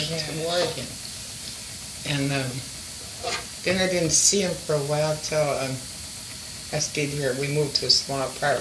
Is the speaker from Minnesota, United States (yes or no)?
yes; Waseca, Minnesota, United States; born there; I was born out in St. Mary Township in Waseca.